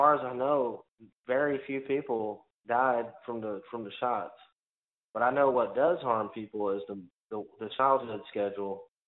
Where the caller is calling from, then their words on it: Arkansas, United States; Arkansas.